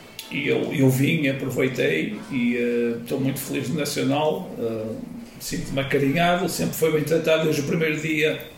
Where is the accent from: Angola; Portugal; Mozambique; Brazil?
Portugal; Norte; há um filme, por incrível que pareça, que me marcou porque é um filme da minha terra. É um filme que eu desde novo, quando andava na primária, fomos ver, que é O Cego do Maio